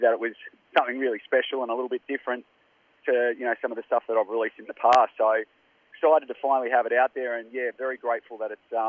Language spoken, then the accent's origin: English; Tasmania, Australia; growing up in Tassie, growing up in a small place